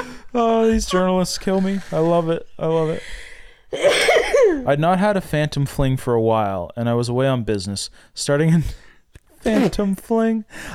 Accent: Canada; I'm Canadian.

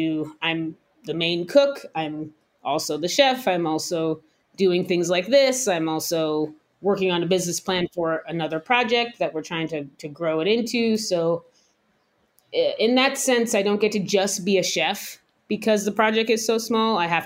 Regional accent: New York, United States; born there; also born or lived in New Jersey / Dallas, United States / Baltimore, United States; I was born in New York, and we lived in New Jersey. We lived in Dallas, Texas for a while. I went to high school in Baltimore.

